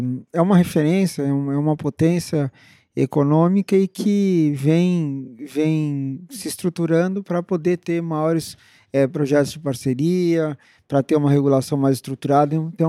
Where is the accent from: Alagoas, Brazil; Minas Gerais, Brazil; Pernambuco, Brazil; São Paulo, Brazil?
São Paulo, Brazil; Mas como eu sou paulista, acho que eu consigo manter um pouco a isenção.